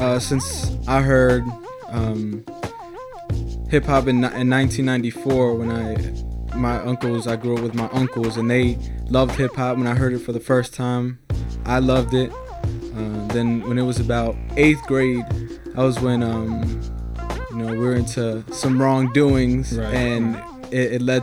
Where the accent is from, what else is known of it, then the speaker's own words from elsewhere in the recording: Silver Spring, Maryland, United States; I'm from around here. I grew up in Silver Spring.